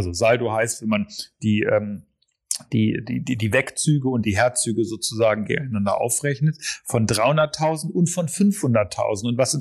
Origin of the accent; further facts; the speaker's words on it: Northern Germany, Germany; Ich komme ja aus dem Norden, also Nordseeküste ist super.